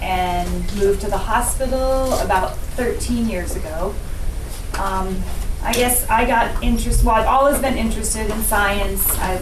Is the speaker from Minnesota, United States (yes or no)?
yes; Minnesota, United States; moved away as an adult; now in Soldotna, United States; but I grew up in Minnesota, so I came north as well. Moved to Soldotna in 1996 and been here ever since.